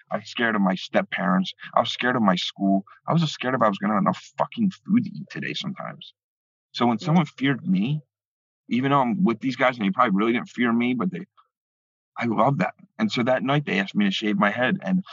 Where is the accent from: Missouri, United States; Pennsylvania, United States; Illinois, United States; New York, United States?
Pennsylvania, United States; Philadelphia; Now, growing up in South Philly, you would hear things about Jews.